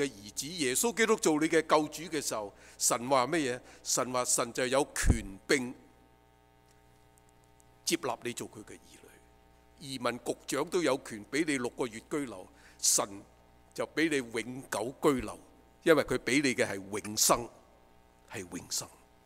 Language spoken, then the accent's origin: Chinese; China; 第二个就是我们中国人，中国人我们是一个礼仪之邦